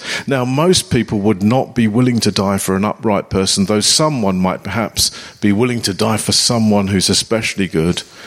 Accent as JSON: {"language": "English", "town": "Harrow", "region": "London", "country": "United Kingdom", "said": "But we're from Harrow. We're part of a New Frontiers church there. We've been there for quite a few years now."}